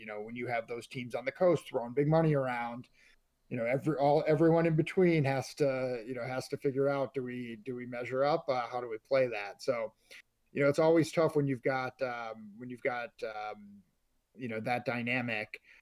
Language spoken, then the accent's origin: English; Minnesota, United States; also born or lived in New York; I grew up in Minnesota, live here now, lived most of my adult life in New York.